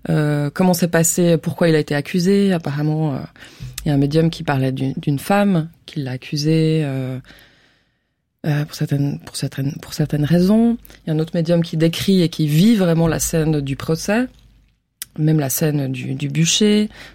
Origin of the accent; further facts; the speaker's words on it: Vaud, Switzerland; J'ai jamais habité au Jura. Voilà. Non, mais j'ai toujours grandi autour de Lausanne.